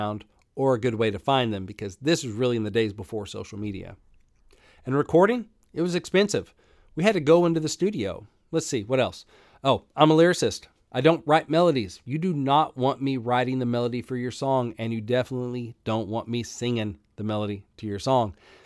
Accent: Arkansas, United States; I grew up in Arkansas. I didn't grow up in Tennessee. I didn't know anyone in Nashville.

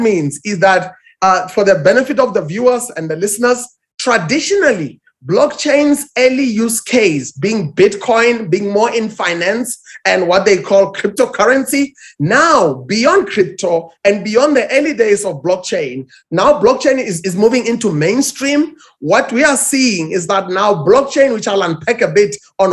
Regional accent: South Africa; including my home country, South Africa.

